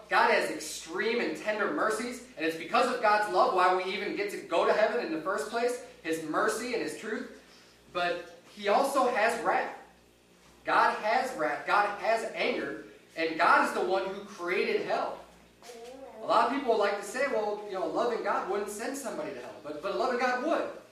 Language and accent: English; Chicago, Illinois, United States; Originally, I'm from Chicago. That's where I was born and raised.